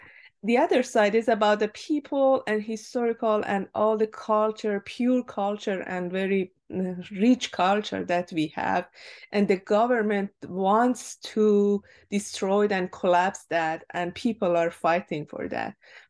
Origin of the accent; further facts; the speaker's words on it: Iran; English is a second language; now in United States; I'm from Iran. I moved to US about 12 years ago.